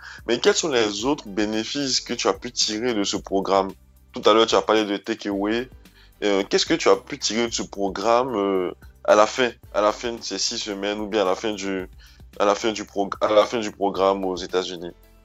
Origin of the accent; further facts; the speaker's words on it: Côte d’Ivoire; Bon, tu sais ce qu'on dit chez nous en Côte d'Ivoire, hein, on dit que relation est mieux que diplôme.